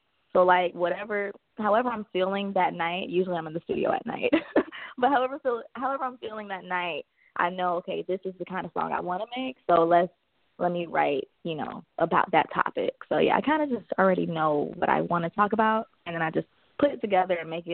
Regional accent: Miami, Florida, United States; moved away as an adult; now in Los Angeles, United States; No, so I'm from Miami, Florida. So I'm very Southern, and I was born and raised in Miami. I was there until I was 18. So I moved to Los Angeles when I was 18 years old.

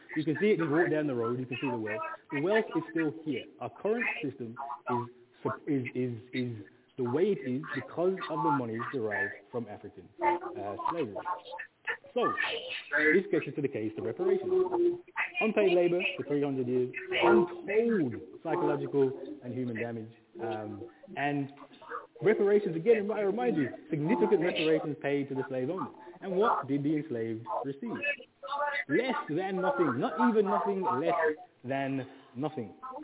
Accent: Birmingham, West Midlands, United Kingdom; Even places like, I'm from Birmingham.

